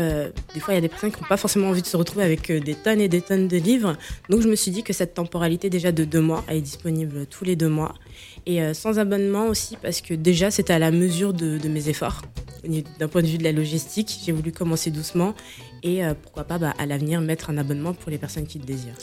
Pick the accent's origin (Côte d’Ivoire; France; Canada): France; Paris, Île-de-France; born there; Je suis née à Paris, mais c'est vrai que je me suis beaucoup posé des questions